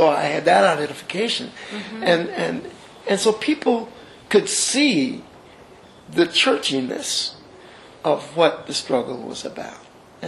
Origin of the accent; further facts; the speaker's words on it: Indiana, United States; Of course, I was from Indiana, where the Klan was headquarters.